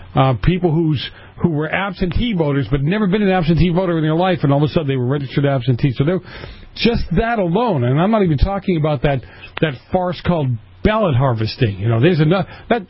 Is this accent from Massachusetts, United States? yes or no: yes; Boston, Massachusetts, United States; I grew up in Boston, right? I grew up at a time when the mafia had a lot of influence.